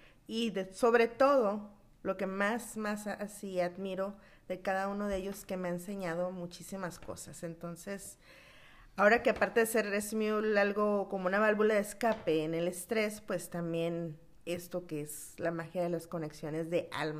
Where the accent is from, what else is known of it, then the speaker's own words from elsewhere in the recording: Mexicali, Baja California, Mexico; soy también de Mexicali.